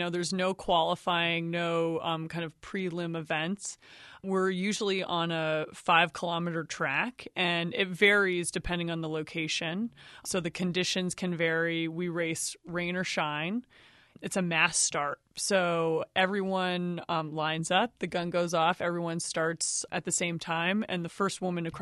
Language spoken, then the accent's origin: English; Jericho, Vermont, United States; Yeah, exactly. I ran cross country for Mount Mansfield Union High School, and I was also downhill ski racing up at Smuggs.